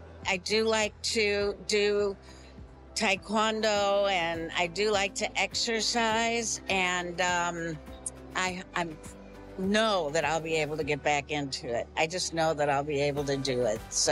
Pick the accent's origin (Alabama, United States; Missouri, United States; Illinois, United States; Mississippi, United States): Missouri, United States; St. Louis; I'm from St. Louis, and this is my church, Faith Church.